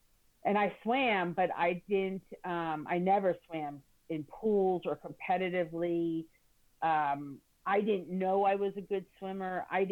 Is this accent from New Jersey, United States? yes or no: yes; Stone Harbor, New Jersey, United States; Well, I grew up, Pete, on the Jersey Shore. Stone Harbor, New Jersey is my hometown. I spent every summer there of my life from the year I was born. And when I was 13, I believe it was, we moved down there year round.